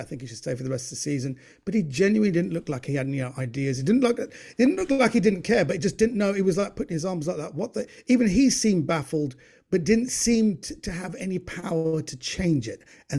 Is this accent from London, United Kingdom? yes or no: yes; London, United Kingdom; because I'm a Londoner